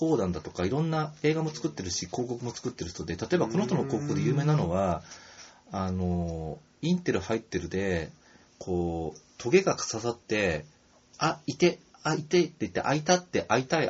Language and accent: Japanese; Tokyo, Japan; born there; 僕は結構、まあ、一応東京隅っこ生まれだけど